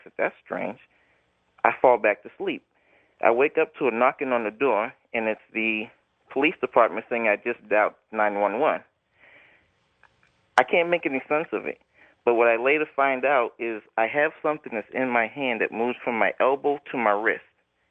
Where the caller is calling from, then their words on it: Boston, Massachusetts, United States; I'm calling from Boston.